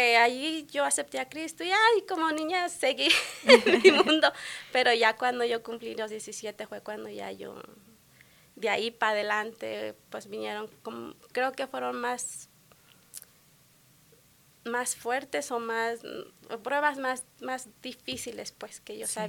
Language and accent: Spanish; Michoacán, Mexico; Yo soy de Michoacán